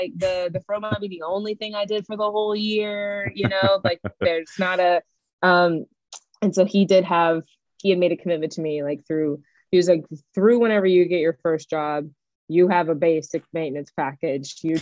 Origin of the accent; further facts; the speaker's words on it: Memphis, Tennessee, United States; now in Los Angeles, United States; I think in Memphis, or just even growing up in the South in general, like you're kind of on like a constant hustle